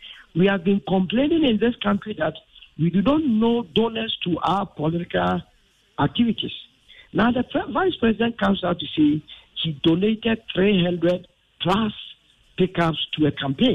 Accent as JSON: {"language": "English", "country": "Ghana", "said": "a Ghanaian"}